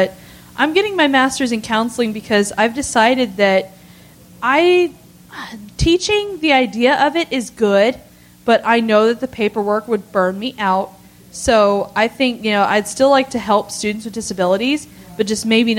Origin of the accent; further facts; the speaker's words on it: Texas, United States; Yeah, I'm not from here. I'm from Texas.